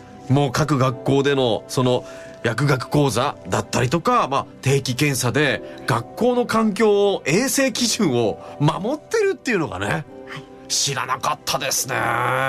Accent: Gunma, Japan; 僕51年生まれなんですけど

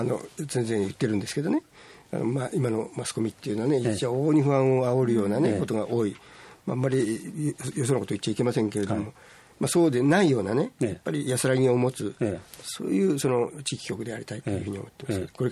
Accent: Yaizu, Shizuoka, Japan; それからまあ、静岡生まれで焼津育ちということで

